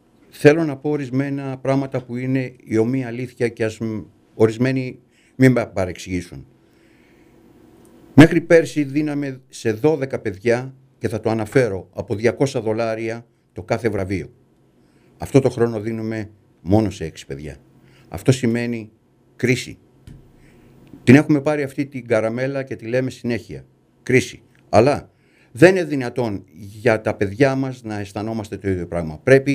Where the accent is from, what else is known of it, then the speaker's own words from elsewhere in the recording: Greece; πρέπει να τιμάμε τις χιλιάδες χρόνια που έχουμε σαν Έλληνες